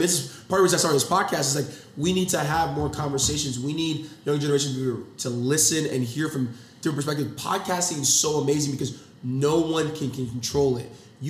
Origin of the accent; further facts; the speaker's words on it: Nigeria; moved away; I'm from the outside looking in. I'm coming from Nigeria. I'm coming from a family where I was, when I got here